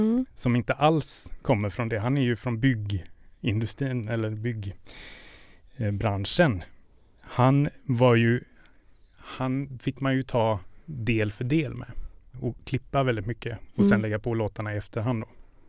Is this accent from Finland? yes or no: no; Gothenburg, Västra Götaland County, Sweden; Jag är ju från Göteborg, så det får man ju med sig i liksom, ja.